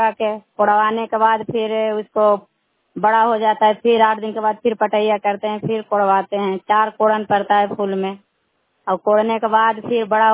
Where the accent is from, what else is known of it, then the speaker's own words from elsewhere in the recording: Gulzarbagh, Bihar, India; मैं शिव जीव का गुलजारबाग के रहने वाला हूं।